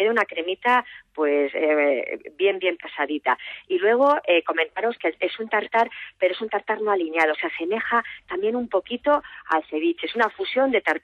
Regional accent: Spain; somos españoles

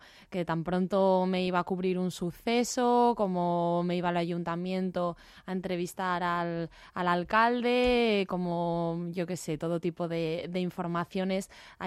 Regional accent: Gijón, Asturias, Spain; moved away as an adult; yo nací en 1975 en Gijón y ahí viví hasta que me fui a estudiar la carrera de periodismo a Pamplona, a la Universidad de Navarra.

